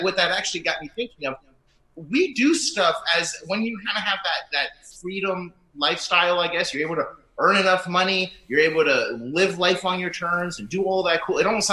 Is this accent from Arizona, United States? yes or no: yes; Arizona, United States; Because I told them I was from Arizona.